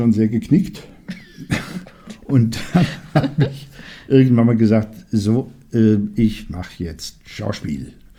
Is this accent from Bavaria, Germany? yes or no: no; Oberndorf am Neckar, Baden-Württemberg, Germany; Oberndorf am Neckar. Das liegt zwischen Horb kennt man eigentlich meistens und Rottweil kennt man.